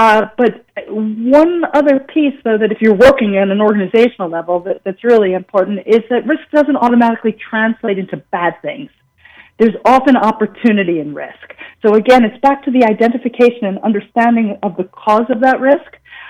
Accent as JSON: {"language": "English", "region": "New York", "country": "United States", "tie": "born or raised there", "said": "growing up in New York when I did, it's just a logical thing."}